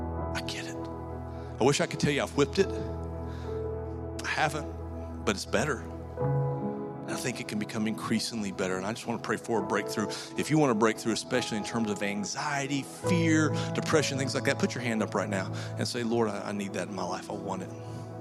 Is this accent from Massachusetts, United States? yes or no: no; Texas, United States; I'm from Texas, and what little water we had, we put a dam on it, and there's no water in our creeks.